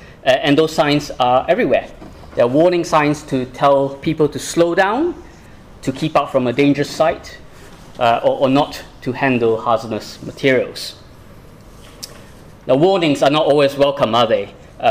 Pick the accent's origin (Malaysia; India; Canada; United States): Malaysia; For those who do not know, I'm originally from Malaysia.